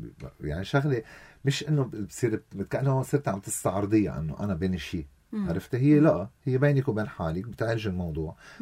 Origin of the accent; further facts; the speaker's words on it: Lebanon; نحن كلبنانية كلنا تطورنا